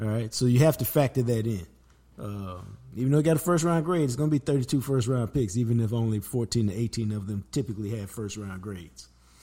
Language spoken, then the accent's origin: English; Buffalo, New York, United States; I mean, and how could he not be growing up in Buffalo?